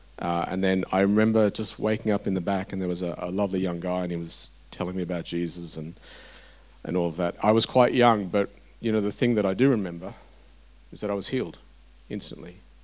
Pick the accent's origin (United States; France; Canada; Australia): Australia; Brisbane, Queensland; I was born in Brisbane back in the early 70s.